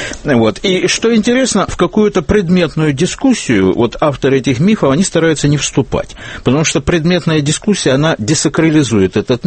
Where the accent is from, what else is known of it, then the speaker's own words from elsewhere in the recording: Crimea, Ukraine; я вот, например, наблюдаю это часто у себя на малой родине в Крыму